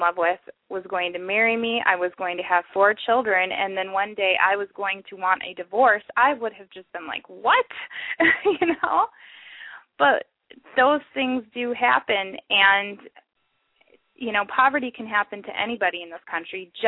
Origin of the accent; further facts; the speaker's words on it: United States; And so after 2001, for me, I was just like, okay, that's it, I'm American.